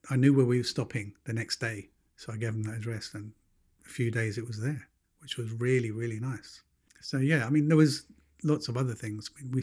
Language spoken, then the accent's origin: English; United Kingdom; I'm a Brit.